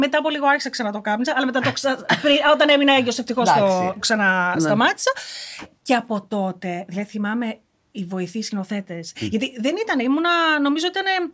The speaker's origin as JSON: {"language": "Greek", "country": "United States", "said": "Όσοι δεν το ξέρουν, είμαι Αμερικάνα, έχω γεννηθεί στην Αμερική."}